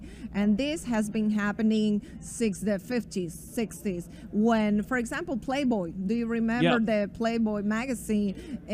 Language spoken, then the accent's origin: English; Colombia; English is a second language; Thank you. From Colombia. I always don't feel comfortable to talking with my broken English